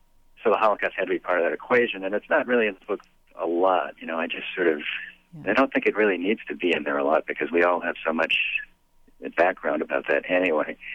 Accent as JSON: {"language": "English", "country": "United States", "said": "he could do it in a way that had more authority in a way than I do as an American."}